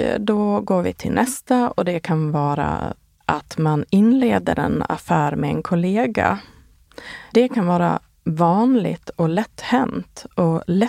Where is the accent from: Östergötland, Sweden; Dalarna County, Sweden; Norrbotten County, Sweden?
Dalarna County, Sweden; Borlänge; now in Stockholm, Sweden; pendlade jag mellan min hemstad Borlänge och min mamma som hade palliativ vård hemma och att åka tillbaka till Stockholm för att jobba